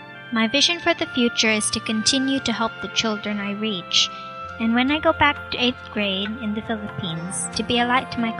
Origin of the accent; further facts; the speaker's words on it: Chattanooga, Tennessee, United States; born there; I was born in Chattanooga, Tennessee.